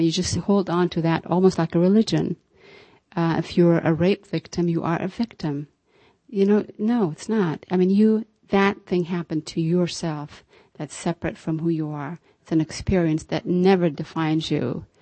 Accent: Ethiopia; you know, the fact that I'm from Ethiopia is quite incidental.

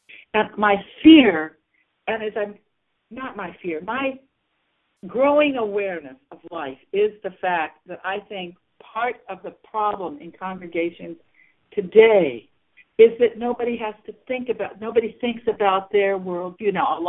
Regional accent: Columbus, Ohio, United States; also born or lived in New York State / Scranton / Philadelphia; We're all Americans. I grew up in Columbus, Ohio. I finished high school and went to college in St. Louis, Missouri.

